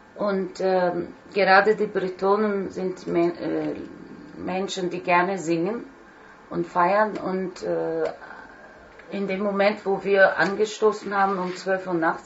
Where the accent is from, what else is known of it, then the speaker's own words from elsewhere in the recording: Turkey; ich bin ja Türkin, ich habe die türkische Version gemacht